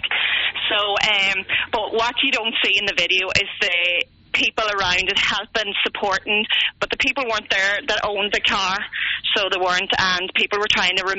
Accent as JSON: {"language": "English", "region": "Ulster", "country": "Ireland", "lives_now": "Ardra, Ireland", "said": "I'm actually originally from Monaghan, but I live in Ardra."}